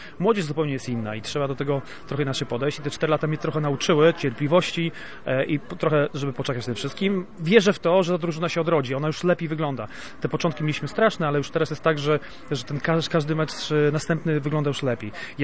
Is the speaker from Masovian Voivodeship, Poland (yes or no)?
no; Gdynia, Pomeranian Voivodeship, Poland; jestem z Gdyni, ale nie miałem w Gdyni klubu, więc jeździłem do Sopotu i tam grałem